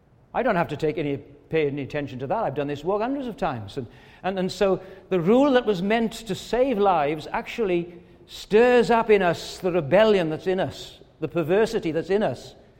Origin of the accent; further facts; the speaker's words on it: Wales, United Kingdom; But I come from Pembrokeshire, which is on the southwest tip of Wales, just before you go across to Ireland.